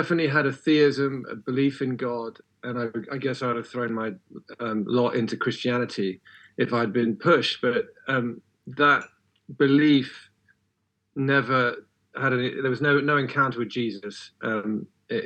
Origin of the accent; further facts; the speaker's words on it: London, United Kingdom; So I was raised by 2 loving parents in London. I grew up in London, in Wandsworth. I suppose you could call us a sort of nominal Christian family. Dad was High Catholic, mum low Anglican